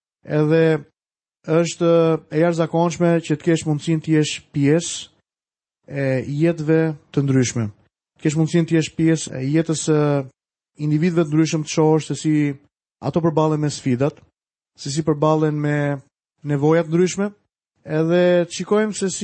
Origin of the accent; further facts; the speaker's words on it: Tirana, Tirana County, Albania; un kam lindur në Tiranë, qytetin e Tiranës, dhe vazhdoj të banoj në Tiranë.